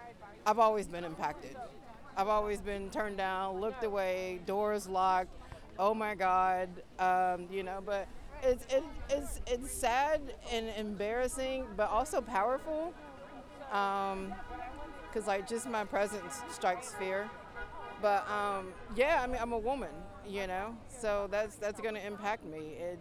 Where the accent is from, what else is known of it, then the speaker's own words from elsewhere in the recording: Leland, North Carolina, United States; I'm from Leland. I'm right here. I'm from here.